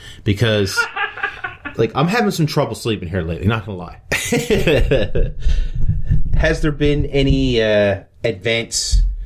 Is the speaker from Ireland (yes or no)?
no; Newfoundland and Labrador, Canada; I'm from Newfoundland.